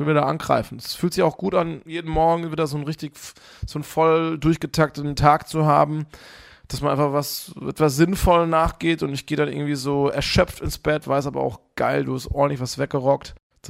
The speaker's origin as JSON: {"language": "German", "region": "Baden-Württemberg", "country": "Germany", "said": "ich komme aus dem Badenerland und bin da oft nach Karlsruhe gefahren oder Freiburg oder Baden-Baden"}